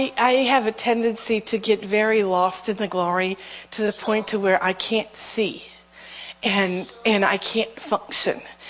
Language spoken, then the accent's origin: English; New Orleans, Louisiana, United States; moved away; also born or lived in Bulgaria; But when I moved to Bulgaria, I moved there literally 2 weeks before Katrina hit. I'm from New Orleans. My family lives in New Orleans.